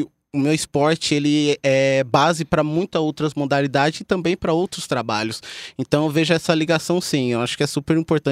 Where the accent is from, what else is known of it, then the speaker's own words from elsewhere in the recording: São Paulo, Brazil; minha família é toda da Zona Leste, a gente mora perto do Terminal Carvalho, Burgo Paulista.